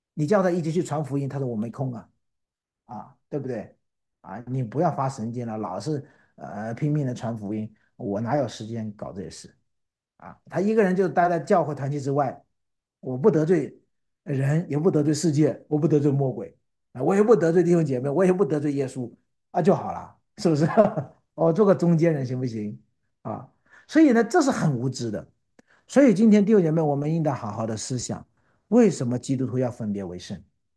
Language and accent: Chinese; China; 今天我们作为一个中国人，我们有很多的影响，例如文化。